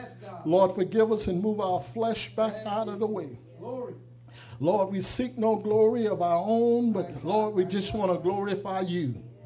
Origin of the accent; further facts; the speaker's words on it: South Carolina, United States; I'm from South Carolina.